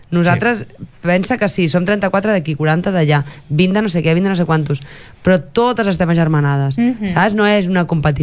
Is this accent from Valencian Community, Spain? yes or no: no; Palamós, Catalonia, Spain; les colles que som de Palamós no volem anar a altres carnavals